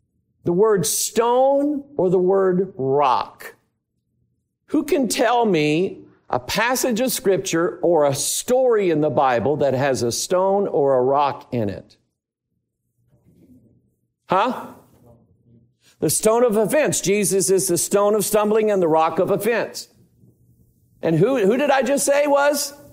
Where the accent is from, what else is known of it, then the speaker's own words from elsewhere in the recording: Pine Bluff, Arkansas, United States; born there; moved away; I was born in Arkansas. Pine Bluff, who knows where that is? Pine Bluff, on the other side of the levee. The wrong side of the levee, the cotton field side of the levee.